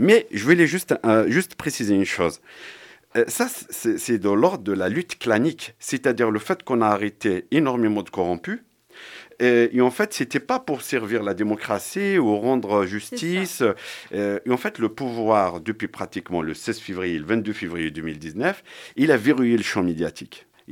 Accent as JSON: {"language": "French", "region": "Kabylie", "country": "Algeria", "tie": "born or raised there", "said": "moi, je suis né en Algérie, j'ai fait mes études en Kabylie"}